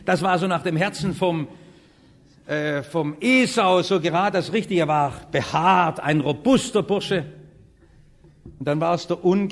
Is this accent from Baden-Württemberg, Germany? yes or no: yes; Baden-Württemberg, Germany; Ich bin Schwabe. Verstehen Sie?